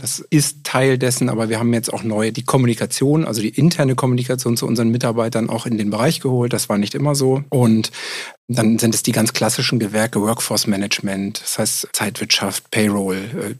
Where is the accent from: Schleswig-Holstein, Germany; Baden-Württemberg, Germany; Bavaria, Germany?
Schleswig-Holstein, Germany; Kiel; born there; Ich bin tatsächlich in Kiel geboren